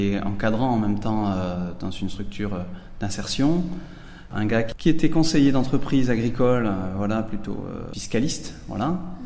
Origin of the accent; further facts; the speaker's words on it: Rodez, Occitanie, France; J'étais bien inséré dans l'église diocésaine là où j'ai grandi, à Rodez, en Aveyron, en aumônerie.